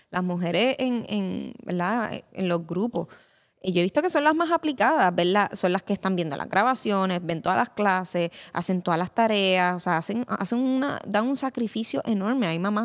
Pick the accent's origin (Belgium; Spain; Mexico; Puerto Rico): Spain; yo por lo menos vengo de una, me crié en España